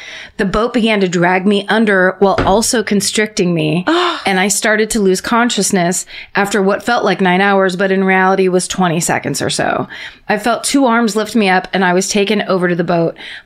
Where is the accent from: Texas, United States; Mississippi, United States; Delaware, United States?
Texas, United States; Dallas; I'm from Dallas, Texas, and people here love to go to the dirty ass lakes and go tubing.